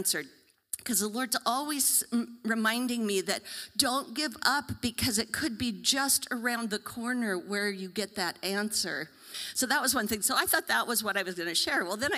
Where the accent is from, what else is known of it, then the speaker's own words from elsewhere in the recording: Klamath Falls, Oregon, United States; I'm from Klamath Falls, I was born and raised there, my kids were all born there.